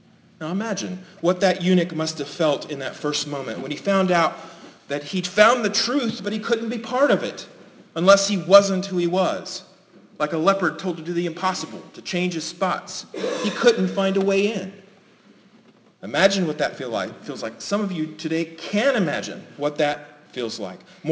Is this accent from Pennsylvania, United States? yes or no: no; Speedway, Indiana, United States; I remember when I was a teenager in the youth group at my church I grew up in Speedway